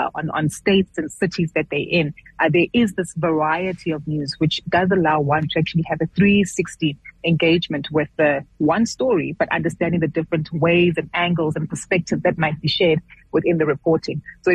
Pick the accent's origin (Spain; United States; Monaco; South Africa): South Africa; different for me as a South African to actually adapt to.